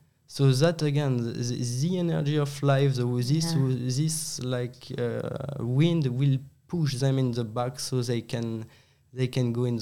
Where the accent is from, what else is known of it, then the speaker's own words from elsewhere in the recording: Strasbourg, Grand Est, France; English is a second language; I come from Strasbourg.